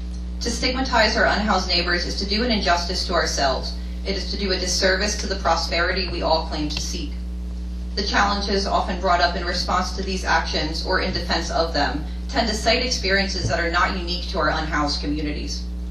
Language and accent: English; Easton, Pennsylvania, United States; I am from Easton. I do spend a great deal of time in Bethlehem, and I happen to love this city.